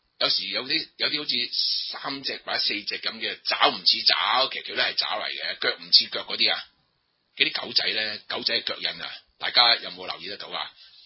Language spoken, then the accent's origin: Cantonese; China; 譬如我哋係中國人啦，我哋中國人咧就好多有嗰個咩神都有神嘅觀念嘅